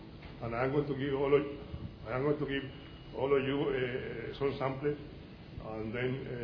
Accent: New York, United States; from New York. I'm a physician.

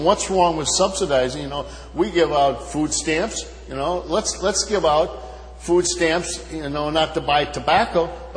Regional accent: Wisconsin, United States; I come from Wisconsin, where every meal is better with beer, brats, cheese, and cream.

